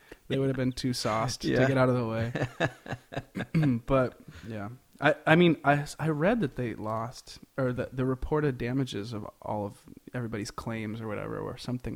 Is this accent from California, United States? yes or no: yes; Half Moon Bay, California, United States; I grew up in the California Bay Area.